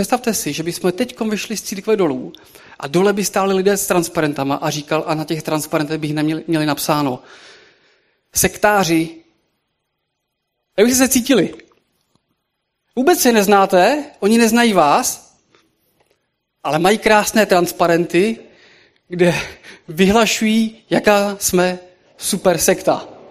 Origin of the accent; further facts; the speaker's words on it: Šluknov, Ústí nad Labem Region, Czechia; now in Varnsdorf, Czech Republic; tak mu to jako říkám, že ze Šluknova, potažmo z Varnsdorfu, teď už jsem vlastně z Varnsdorfu, jsem se přestěhoval